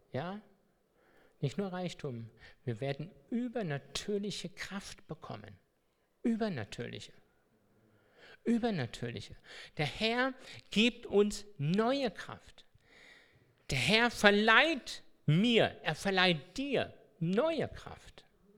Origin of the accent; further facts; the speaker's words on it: Hesse, Germany; Ich bin jetzt aus Hessen und ja. Ist vielleicht ein bisschen anders. Ich bin eben Hesse, ne?